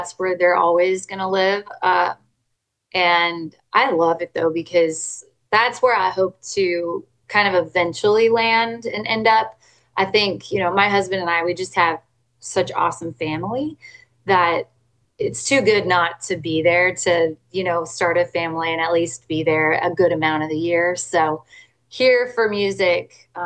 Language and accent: English; Washington, United States; But I'm from Washington State originally.